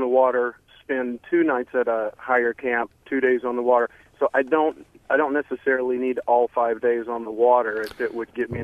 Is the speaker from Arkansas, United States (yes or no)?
yes; Arkansas, United States; I am originally from Arkansas.